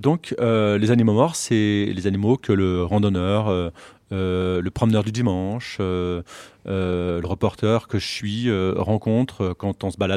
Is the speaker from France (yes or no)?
yes; Auvergne-Rhône-Alpes, France; Écoute, moi je suis alpin, je suis savoyard